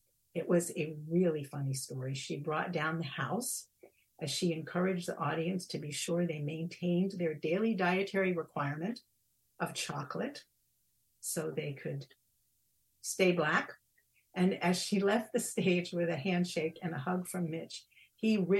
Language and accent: English; Philadelphia, Pennsylvania, United States; just a couple miles from the street where I grew up in West Philly, and a neighborhood that I knew pretty well.